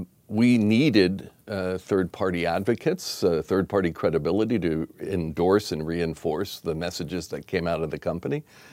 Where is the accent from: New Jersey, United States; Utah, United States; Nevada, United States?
New Jersey, United States; Yeah, well, I was, I'm originally from the U.S. I grew up in rural New Jersey.